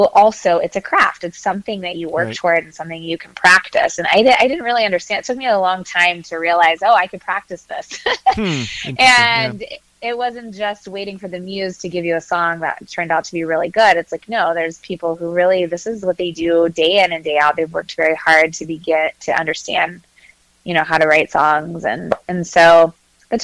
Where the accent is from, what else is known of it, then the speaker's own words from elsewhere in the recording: Katy, Texas, United States; now in Charlottesville, United States; I grew up in Katy, Texas, right outside of Houston.